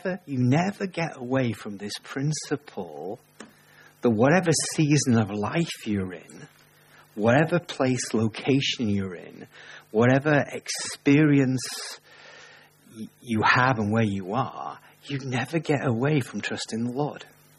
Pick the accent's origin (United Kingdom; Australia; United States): United Kingdom; England; moved away as an adult; now in New Zealand; I'm an Englishman who's a Kiwi. I was born in England, but naturalized in New Zealand. And I identify really as a Kiwi with Hungarian leanings, which is very strange, right? Because we left England in 1998